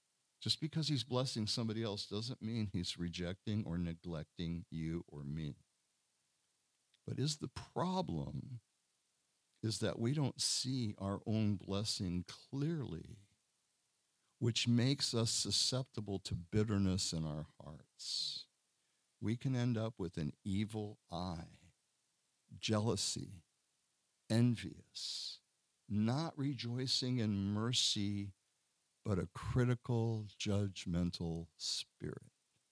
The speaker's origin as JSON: {"language": "English", "town": "Beaverton", "region": "Oregon", "country": "United States", "tie": "born or raised there", "said": "I grew up in Beaverton, Oregon, Portland and Beaverton."}